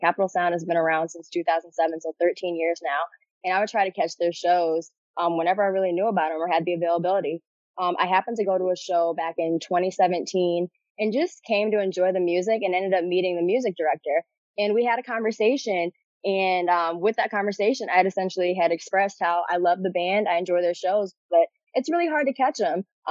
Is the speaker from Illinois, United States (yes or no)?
yes; Springfield, Illinois, United States; And I was born and raised in Springfield. I'm actually a UIS alum.